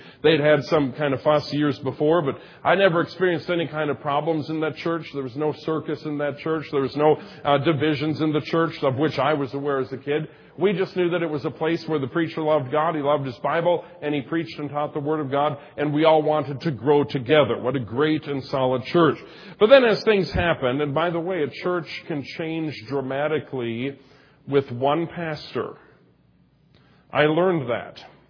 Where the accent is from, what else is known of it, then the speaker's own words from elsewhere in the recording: Minnesota, United States; I was from Minnesota, but I wanted to try something different.